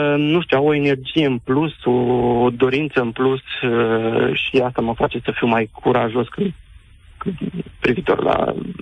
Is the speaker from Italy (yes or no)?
no; Moldova; now in Pitești, Romania; și vă sunt de la Pitești. Dar ca un mic preambul, eu m-am născut în Republica Moldova, chiar la frontiera cu Găgăuzia actuală.